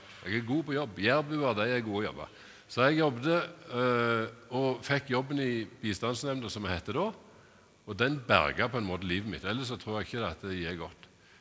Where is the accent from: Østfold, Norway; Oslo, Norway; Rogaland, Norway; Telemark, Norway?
Rogaland, Norway; Kvednaland; Jeg vokste opp på Kvedneland.